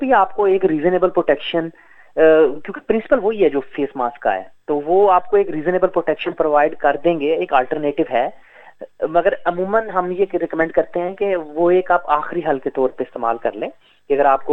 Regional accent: Pakistan; moved away as an adult; now in Australia; میرا پاکستان سے تعلق ہے, پاکستان سے میں نے پڑھا اور وہیں سے میں نے یہاں پہ آیا پی ایچ ڈی کرنے.

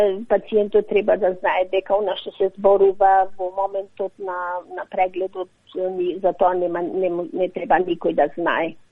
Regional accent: Bitola, Pelagonia, North Macedonia; also born or lived in Demir Hisar; now in Australia; Во Битола школувана сум, ама во Церкичевско сум родена. Церкичевски од крај, да, Демирхисар.

